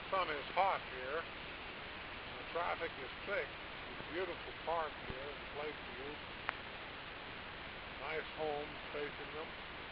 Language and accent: English; Linden, Indiana, United States; born there; I'm only about 15, 20 miles from where I was born in Linden.